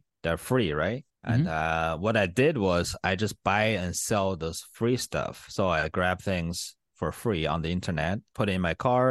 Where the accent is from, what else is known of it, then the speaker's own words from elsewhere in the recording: China; moved away as an adult; now in United States; I was kind of struggling in China because the day I felt like I needed to change was the day I got kind of kicked out from my college in China.